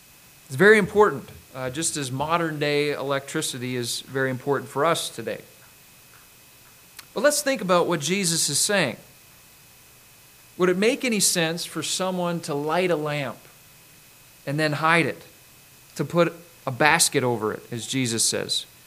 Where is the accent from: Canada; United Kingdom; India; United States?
Canada; Saskatchewan; I remember growing up in Western Canada, on the prairies, actually, of Saskatchewan.